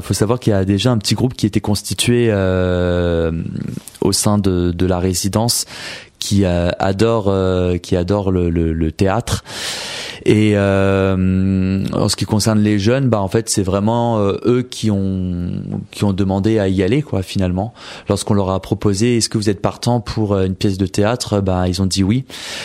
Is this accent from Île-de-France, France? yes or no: yes; Soisy-sous-Montmorency, Île-de-France, France; born there; now in Deuil-la-Barre, France; Je suis né à Soisy sous Montmorency.